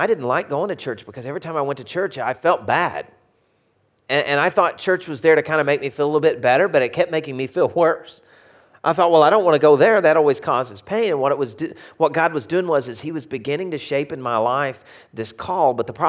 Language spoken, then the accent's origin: English; Arkansas, United States; It's not just because I'm from Arkansas.